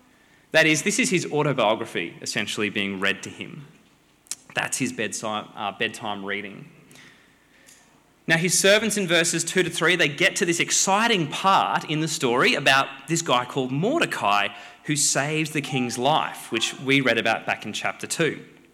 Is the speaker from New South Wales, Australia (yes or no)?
no; Brisbane, Queensland, Australia; give myself a little taste of my hometown of Brisbane.